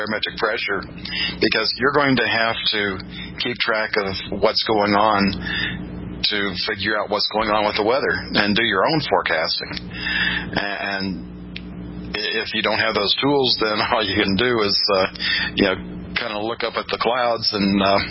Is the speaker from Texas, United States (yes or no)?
yes; Texas, United States; And, you know, I've talked about, I grew up in Southeast Texas.